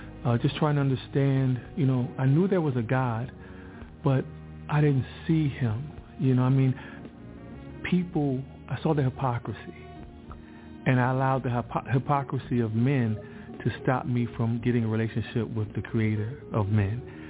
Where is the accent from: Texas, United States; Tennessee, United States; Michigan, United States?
Michigan, United States; Detroit; Growing up in Detroit as a young boy, I faced many challenges because at 6 years old, my mother and father, they divorced.